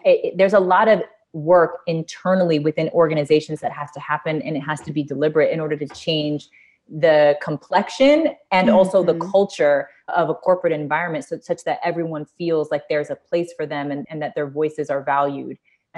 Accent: California, United States; I came from California.

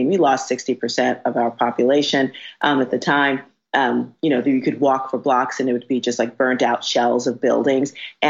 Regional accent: Bronx, New York, United States; Because it's because I grew up in the South Bronx, which at the time and still is considered, this urban, it's a ghetto, basically.

